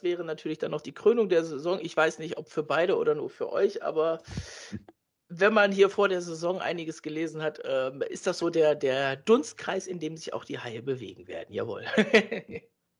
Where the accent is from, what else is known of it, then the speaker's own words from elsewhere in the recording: Cologne, North Rhine-Westphalia, Germany; Das hört sich als Kölner immer noch verrückt